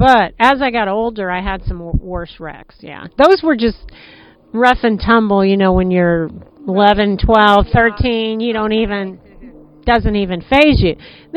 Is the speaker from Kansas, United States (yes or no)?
yes; Kansas, United States; I started on a Shetland pony, and I'm from Kansas, and we just would jump on a bareback and ride.